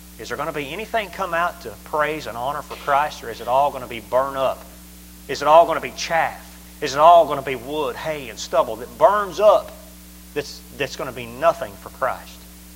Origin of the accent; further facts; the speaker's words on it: Southern United States, United States; Like I said, I'm from the South.